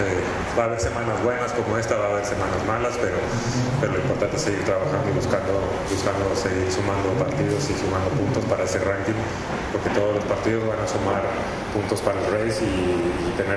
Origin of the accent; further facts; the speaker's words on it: Mexico; ojalá que también como mexicano me recuerden